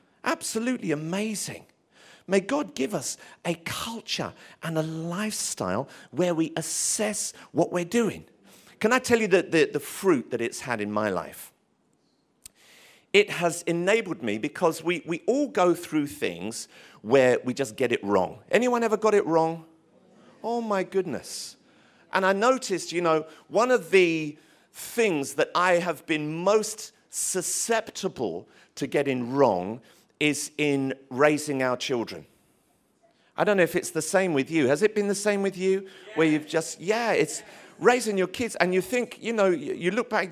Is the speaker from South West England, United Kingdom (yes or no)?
no; Tottenham, London, United Kingdom; I grew up in Tottenham. We had this little friend living down the road.